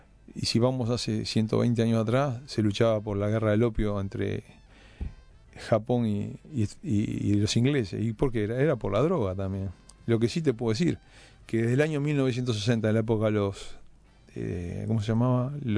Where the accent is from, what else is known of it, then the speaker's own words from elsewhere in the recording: Uruguay; Yo hablo como uruguayo.